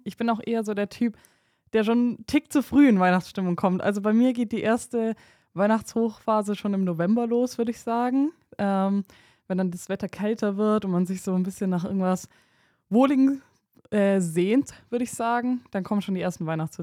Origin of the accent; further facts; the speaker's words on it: Ulm, Baden-Württemberg, Germany; Ich komme natürlich aus Ulm, das ist ein Schwabengebiet.